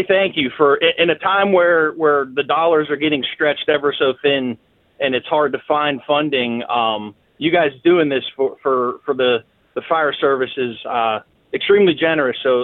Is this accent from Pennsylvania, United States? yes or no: yes; Castle Shannon, Pennsylvania, United States; now in Dormont, United States; I grew up next door in Castle Shannon, but I've lived here for 25 years.